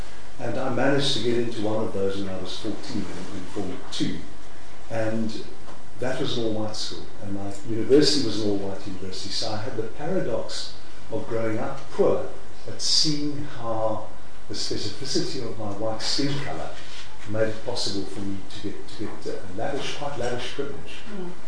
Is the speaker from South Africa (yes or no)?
yes; South Africa; first language Afrikaans; English is a second language; their children born in South Africa. So we grew up, my sister and I, in a bilingual household, and my first language is actually Afrikaans. My mother tongue is Afrikaans, but of course my primary language is English.